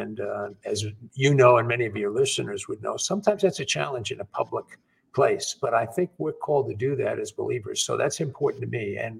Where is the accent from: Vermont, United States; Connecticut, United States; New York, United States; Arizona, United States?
New York, United States; now in Texas, United States; Sure. I am originally, I'm from New York. I'm a Yankee. And I attended community college there, transferred to Texas A&M University